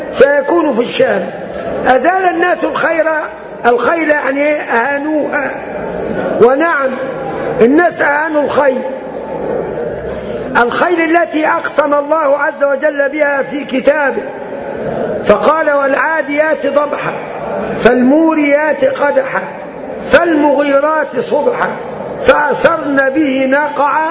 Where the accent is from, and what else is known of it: Upper Egypt, Egypt